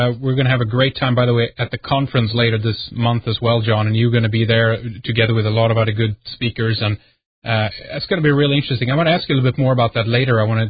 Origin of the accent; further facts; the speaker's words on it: Sweden; from Sweden.